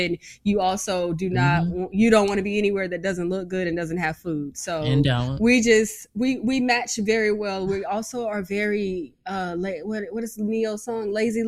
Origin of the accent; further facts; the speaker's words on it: the South, United States; growing up in the South and being into astrology and tarot and then coming from Kojic, it was rough.